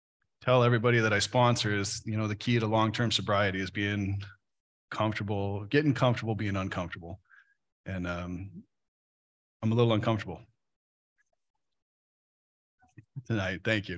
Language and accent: English; Cut Bank, Montana, United States; also born or lived in Anaheim; I was born in Southern California to high school parents who didn't marry. And my mom got married when I was five, and we moved from Anaheim to Cut Bank, Montana, which is a town of 3,000 people.